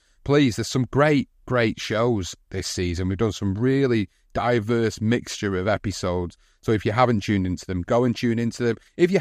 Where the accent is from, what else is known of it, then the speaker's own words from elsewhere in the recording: Oldham, North West England, United Kingdom; In my hometown of Oldham